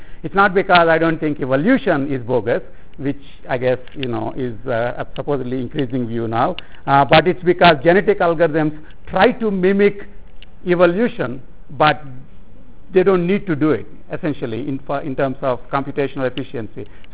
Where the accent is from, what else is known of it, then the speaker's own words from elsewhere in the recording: Peddapuram, Andhra Pradesh, India; accent: East Coast; English is a second language; now in United States; Although you probably can't tell from my flawless East Coast accent, I'm actually from India. And when I was growing up in a little town called Peddapuram